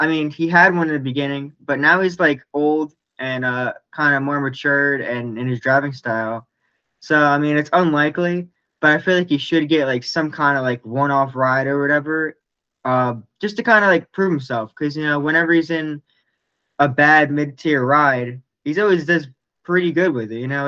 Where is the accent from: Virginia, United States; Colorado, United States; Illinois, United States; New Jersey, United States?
New Jersey, United States; I grew up in New Jersey, which is like East US below New York. So I was like 3 hours from Dover, Delaware.